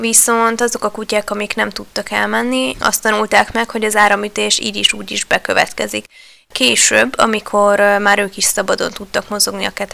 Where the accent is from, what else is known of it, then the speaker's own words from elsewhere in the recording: Hungary; Magyarként te is biztosan tisztában vagy azzal, hogy országon belül, de talán valószínűleg nemzetközi viszonylatban is híresek, vagy inkább hírhettek a magyarok a pesszimizmusokról, és ezen nagyon szeretünk keseregni